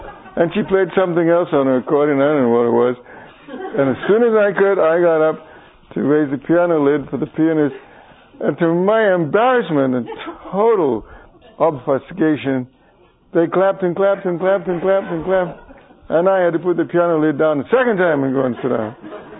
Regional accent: England, United Kingdom; born there; I was born in England. We were born within 3 months of each other, but 7,000 miles apart.

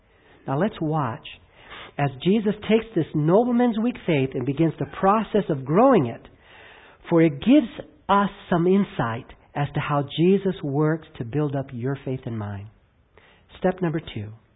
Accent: California, United States; And we didn't have the tires for the snow on the car, and I'm from California.

